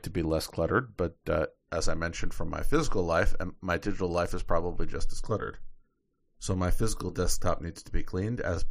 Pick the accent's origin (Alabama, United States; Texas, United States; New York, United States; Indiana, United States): New York, United States; New York City; Yeah, so apparently Waze beacons have arrived in my hometown of New York City.